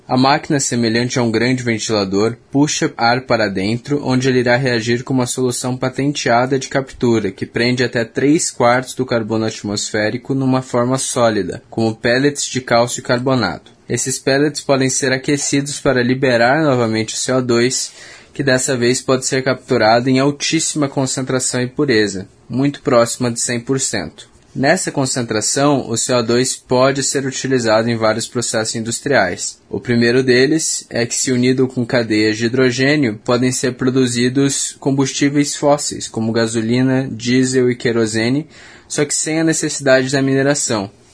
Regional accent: Brazil; Como nós, brasileiros, podemos começar a capturar o carbono e transformá-lo em algo útil?

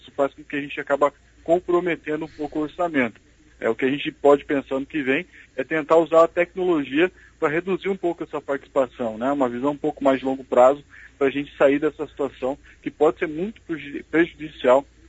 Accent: Brazil; Mas, como brasileiros, somos muito resilientes

